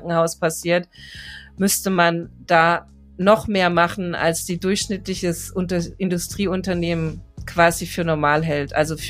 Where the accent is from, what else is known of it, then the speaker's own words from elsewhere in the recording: Southern Germany, Germany; als in meiner Heimat Süddeutschland.